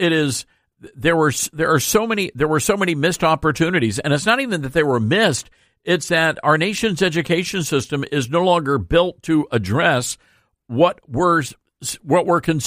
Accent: the South, United States; That's a big struggle for me because I like good eating and I'm from the South.

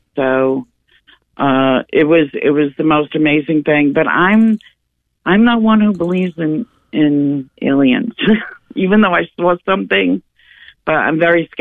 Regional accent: New York, United States; you know, I'm from New York.

